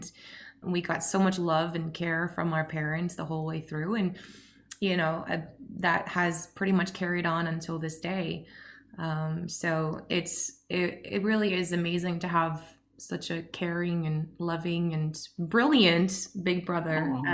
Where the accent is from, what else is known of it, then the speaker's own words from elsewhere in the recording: Norway; And we grew up just outside Oslo in Norway.